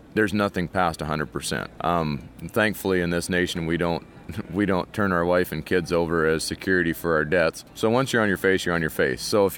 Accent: Ronan, Montana, United States; Ronan, Montana. Charlo, Montana is where our shop is.

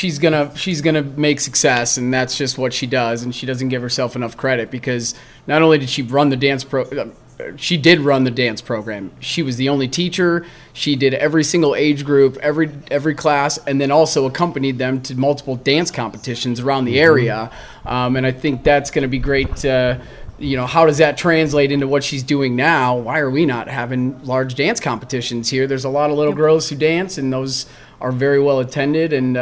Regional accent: Chicago, Illinois, United States; So Western Suburbs is where we ended up. We were on the south side of Chicago and then relocated pretty quickly when I was young.

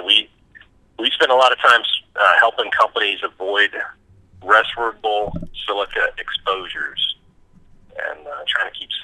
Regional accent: Texas, United States; I grew up in West Texas, and I grew up at a time when the oil and gas market was at a bubble.

